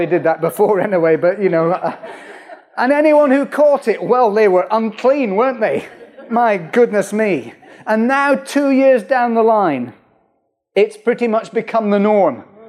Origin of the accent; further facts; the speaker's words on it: United Kingdom; I mean, we're British, aren't we? It won't come to Britain.